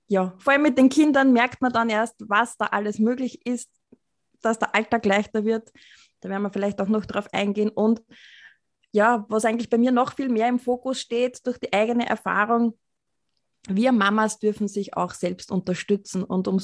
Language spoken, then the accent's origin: German; Austria; accent: Austrian dialect; Wie man es vielleicht vom Dialekt schon erkennt, ich komme aus Österreich.